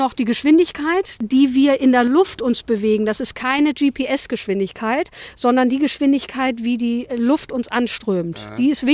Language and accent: German; Lower Saxony, Germany; now in Hanover, Germany; Ich komme eigentlich aus dem Ammerland und bin hier vor vielen Jahren hergezogen nach Hannover.